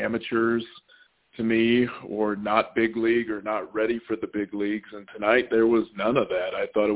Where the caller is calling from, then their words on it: Utah, United States; I'm from Utah.